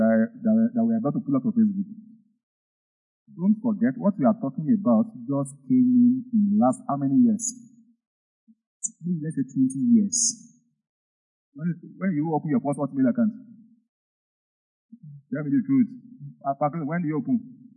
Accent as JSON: {"language": "English", "country": "Jamaica", "said": "Sorry, I'm from Jamaica."}